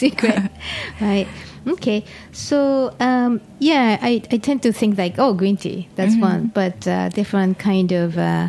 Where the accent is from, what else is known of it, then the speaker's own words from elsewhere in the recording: Tokyo, Japan; I'm from Tokyo and we tend to have, I think my dad is from Kyushu